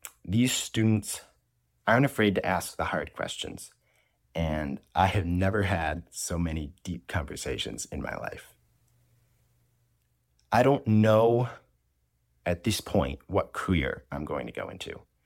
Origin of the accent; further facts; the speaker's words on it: New York, United States; I'm from New York